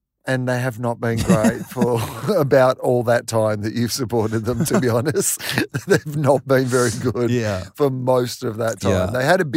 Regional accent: Melbourne, Victoria, Australia; I am an AFL person and I was raised in Victoria.

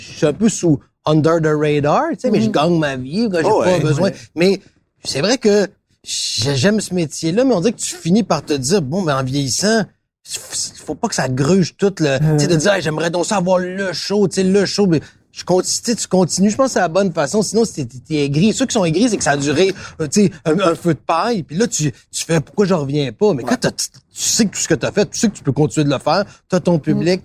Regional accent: Quebec City, Quebec, Canada; Tu sais, Québec. Moi, j'étais de Québec.

